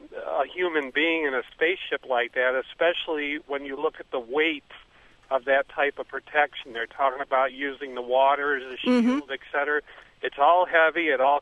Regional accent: Ohio, United States; Actually, I'm from Ohio, but I'm on the road on business.

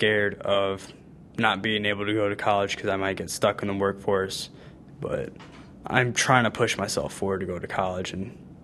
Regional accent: Elkhart, Indiana, United States; I'll always have pride for Elkhart. It's my hometown. It's where I grew up.

